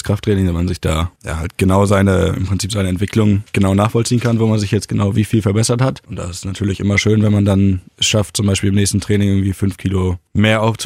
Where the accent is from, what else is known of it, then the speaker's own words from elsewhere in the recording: Pinneberg, Schleswig-Holstein, Germany; born there; Ja, ich bin in Pinneberg geboren, deswegen hatte ich ein bisschen überlegt.